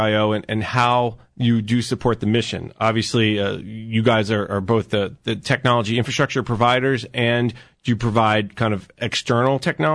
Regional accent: Baltimore, Maryland, United States; Actually, I grew up in Baltimore, so my mother used to work at the Social Security Administration.

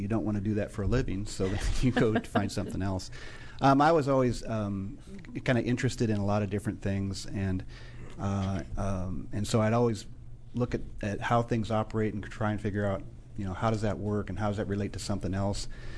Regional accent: Iowa, United States; I grew up in Iowa, a small town in northern Iowa.

